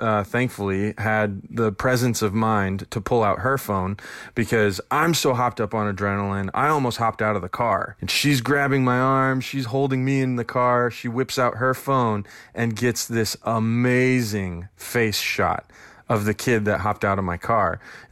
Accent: Denver, Colorado, United States; I'm from Denver, Colorado. I have had good weed.

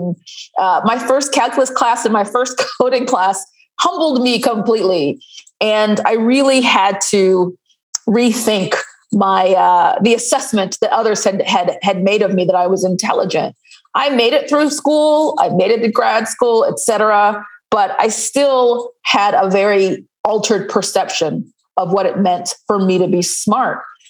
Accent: Atlanta, Georgia, United States; I'm from Atlanta. I ended up going to college very early.

